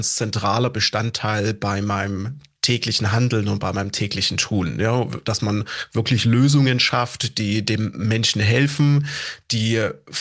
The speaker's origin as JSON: {"language": "German", "town": "Chemnitz", "region": "Saxony", "country": "Germany", "tie": "born or raised there", "said": "Angefangen hat meine Ausbildung damals noch in Chemnitz, was quasi ja meine Heimatstadt soweit mit ist."}